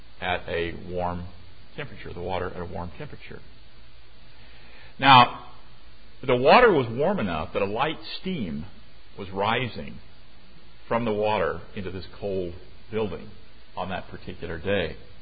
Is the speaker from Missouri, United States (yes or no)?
yes; Missouri, United States; I grew up in Missouri in the heart of Church of Christ country.